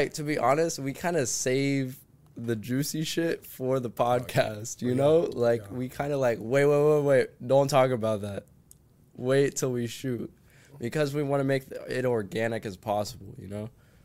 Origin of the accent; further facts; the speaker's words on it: Tallahassee, Florida, United States; So I grew up here in Tallahassee, Florida in 2003. I'm 21 right now. And I was born in TMH Hospital.